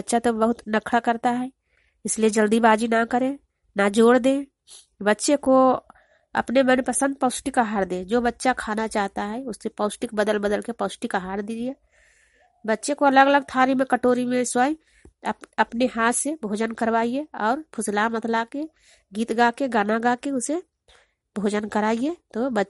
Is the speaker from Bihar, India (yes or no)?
yes; Hindanpura, Bihar, India; ग्राम हिंदनपुरा पंचायत बरारा प्रखंड नूरसराय मैं ललंदा जिला की निवासी हूँ।